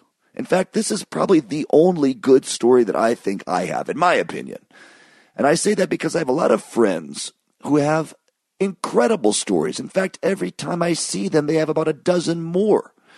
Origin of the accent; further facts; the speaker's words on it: Ann Arbor, Michigan, United States; moved away as an adult; now in New York City, United States; Well, I moved from Ann Arbor, Michigan, where I spent most of my young years, age 4 to 18. I moved from there to New York City at age 18.